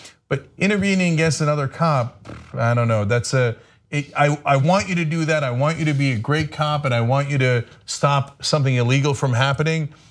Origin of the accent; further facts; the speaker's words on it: New Jersey, United States; because I'm from New Jersey, at that time as well, right?